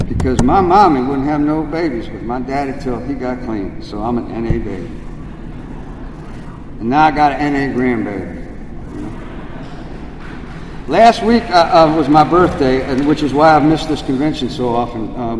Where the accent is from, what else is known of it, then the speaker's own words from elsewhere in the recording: Chevy Chase, Maryland, United States; I grew up in Chevy Chase, where most people have more sense than money.